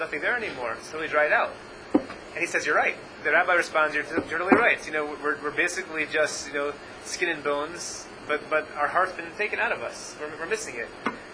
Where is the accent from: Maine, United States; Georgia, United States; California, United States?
Georgia, United States; Atlanta; I'm from Atlanta originally. He was my parents' rabbi, and growing up, and his son was my rabbi growing up.